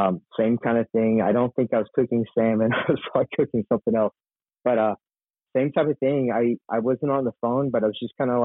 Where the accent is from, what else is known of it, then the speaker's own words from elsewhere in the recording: Texas, United States; I grew up in Texas all my life. I live in the Dallas area